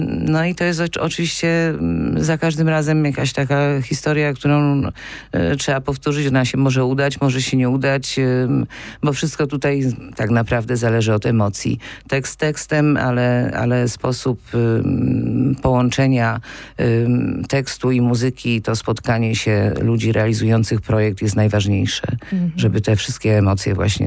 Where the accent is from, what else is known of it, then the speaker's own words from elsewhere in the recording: Gliwice, Silesian Voivodeship, Poland; moved away as an adult; now in Kraków, Poland; bo to moje rodzinne miasto. Do Krakowa przyjechałam na studia i już zostałam.